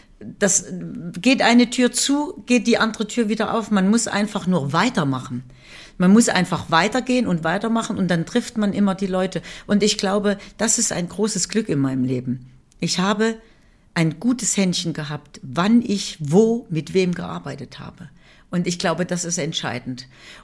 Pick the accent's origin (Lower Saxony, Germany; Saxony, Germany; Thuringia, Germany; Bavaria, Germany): Thuringia, Germany; Weimar; von da an war ich natürlich immer bei meiner Familie und in meiner Heimatstadt Weimar